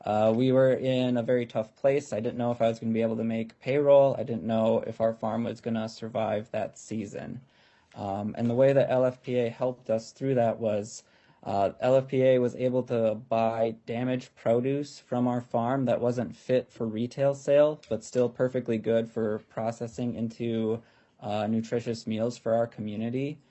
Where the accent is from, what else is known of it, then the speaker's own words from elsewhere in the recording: Waldorf, Minnesota, United States; I'm from Waldorf, Minnesota, and with my wife, Laura, we own and operate a produce farm called Cedar Crate Farm.